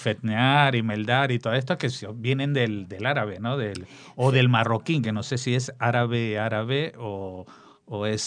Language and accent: Spanish; Argentina; como soy argentino